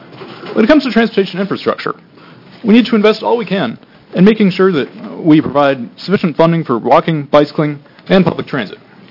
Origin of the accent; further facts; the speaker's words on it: Portland, Oregon, United States; thanks very much for the opportunity to testify today. I'm from Southeast Portland